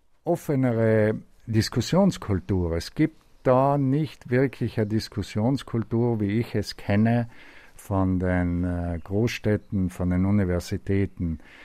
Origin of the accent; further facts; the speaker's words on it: South Tyrol, Italy; Ist meine Heimat.